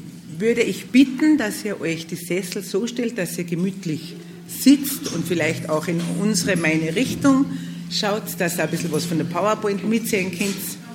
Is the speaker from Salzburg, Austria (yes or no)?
yes; Salzburg, Austria; ich komme ja aus dem Pongau